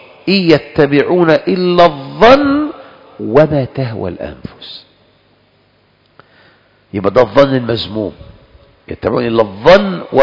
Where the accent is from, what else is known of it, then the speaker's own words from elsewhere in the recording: Egypt; فهذه مدارس عندنا في مصر غزت السلفية